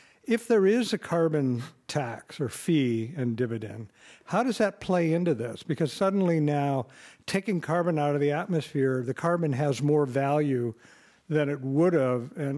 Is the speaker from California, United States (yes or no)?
yes; Albany, California, United States; I'm from Albany, California.